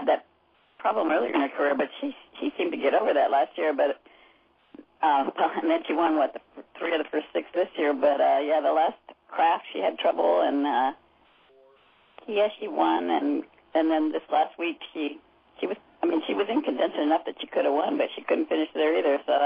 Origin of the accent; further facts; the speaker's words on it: Hawaii, United States; we're also from Hawaii, and we're used to playing in this kind